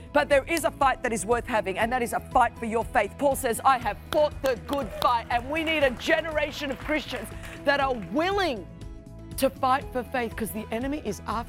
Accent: Australia; I'm Australian, so we say Habakkuk

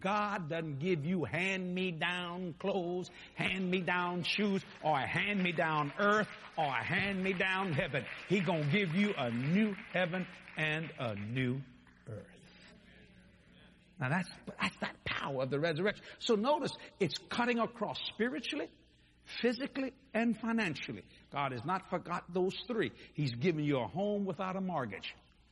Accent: Louisiana, United States; I'm a Frenchman. Well, I'm a Cajun. We don't know what we are, to tell you the truth. We got black people in our family, white people in our family, Hispanic people in our family.

